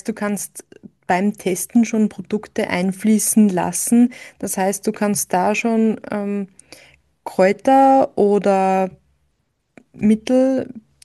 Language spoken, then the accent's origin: German; Austria; bei uns in Österreich